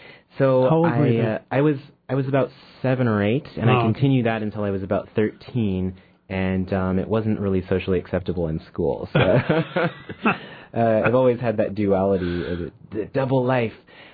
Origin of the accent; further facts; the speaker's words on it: Juneau, Alaska, United States; I am an old Juneauite. I grew up here in Juneau, and it's good to be back.